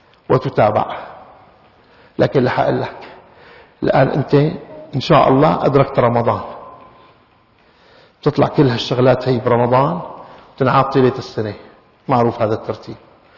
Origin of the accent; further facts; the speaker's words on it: Syria; بلهجة الشام وأهل الشام وترتيب بلادنا سوريا وغيرها